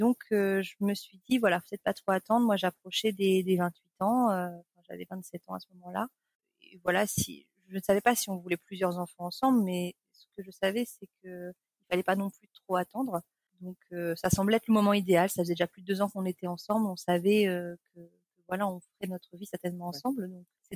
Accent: Nouvelle-Aquitaine, France; Alors je suis de Charente, en France.

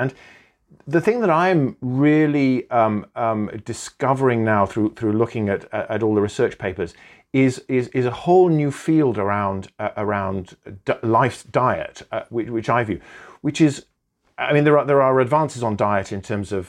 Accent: Wales, United Kingdom; whenever I watch my favorite Welsh, because I'm Welsh rugby players running around the pitch

